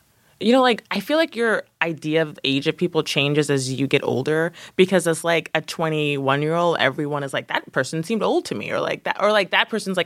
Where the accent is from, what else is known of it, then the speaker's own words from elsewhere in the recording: East Coast, United States; moved away; I have a question about that because I'm from the East Coast, and when I saw that episode originally, I was like, I don't know what Shakey's is. And now that I've moved out here, I see Shakey's.